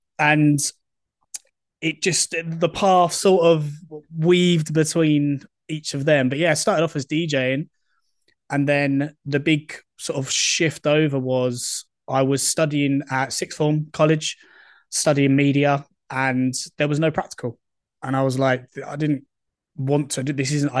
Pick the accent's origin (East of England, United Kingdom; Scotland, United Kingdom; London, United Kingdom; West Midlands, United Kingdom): East of England, United Kingdom; I was playing the under 18 circuit where I grew up in Essex.